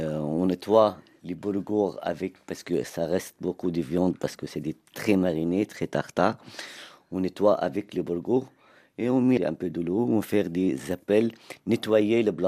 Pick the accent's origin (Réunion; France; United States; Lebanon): Lebanon; Nabatieh, Nabatieh Governorate; Je viens du sud du Liban, les villages jibchites, les villes, c'est des Nabatéyes.